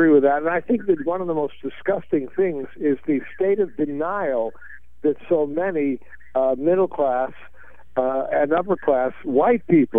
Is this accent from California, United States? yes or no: yes; California, United States; I grew up in Southern California.